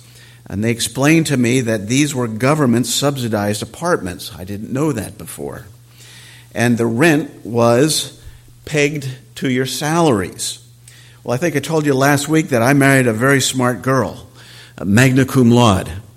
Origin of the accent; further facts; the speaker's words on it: Philadelphia, Pennsylvania, United States; also born or lived in New Jersey; I grew up in the North, not only the North, but the Northeast. Philadelphia area, New Jersey area, later moved to Minneapolis